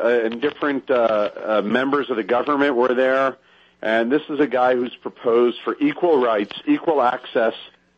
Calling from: Israel; I am calling you from the land of Israel.

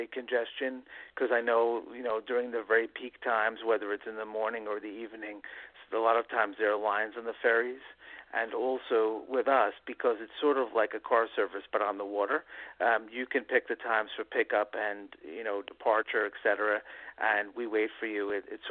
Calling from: Hoboken, New Jersey, United States; from Hoboken, New Jersey.

